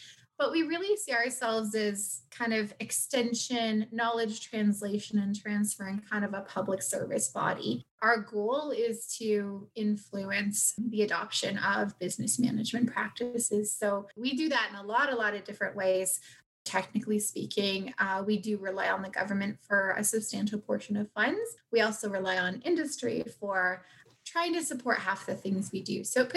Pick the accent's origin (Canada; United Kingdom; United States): Canada; Strathroy, Ontario; And growing up in a farm town as well, I'm from Strathroy, Ontario. And then I worked in the local farm supply store.